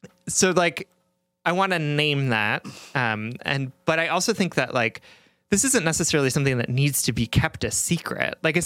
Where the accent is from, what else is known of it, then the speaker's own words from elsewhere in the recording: Midwest, United States; like, to be clear, like I'm a Midwesterner.